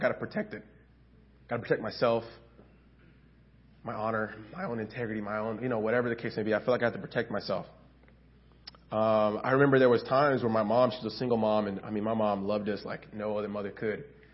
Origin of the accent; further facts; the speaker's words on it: Memphis, Tennessee, United States; Growing up in Memphis, Tennessee, I think there was a lot of that surrounded and swirled in my neighborhood and just in my upbringing.